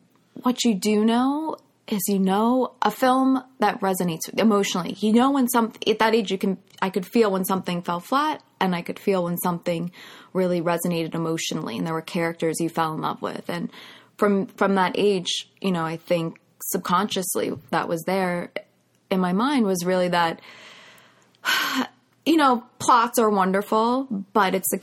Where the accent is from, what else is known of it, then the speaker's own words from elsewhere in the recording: New York, United States; And growing up on Long Island is, you know, it's still suburbia, but you have access to New York. You just hop on a train. So you still grow up pretty fast there.